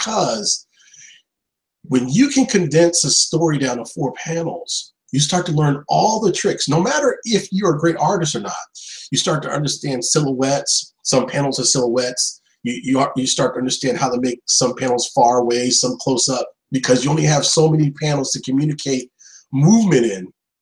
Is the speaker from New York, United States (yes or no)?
no; Newport News, Virginia, United States; Right in Virginia, Denby, which is like a Newport News subsidiary, sort of. Newport News, Virginia. I grew up here, and I had a very classic childhood